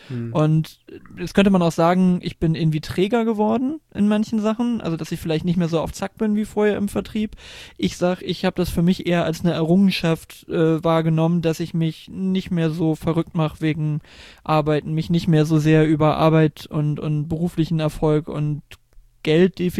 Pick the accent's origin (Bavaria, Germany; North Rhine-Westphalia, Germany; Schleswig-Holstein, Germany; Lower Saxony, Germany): Lower Saxony, Germany; Cuxhaven; also born or lived in Belgium; dann habe ich wieder Abi gemacht, da wo ich geboren bin, also wo ich die ersten 6 Jahre war in Cuxhaven, bin dann nach Hamburg zum Studieren, bin dann nach Oldenburg gezogen, habe da knappe 3 Jahre in der Wohnung gewohnt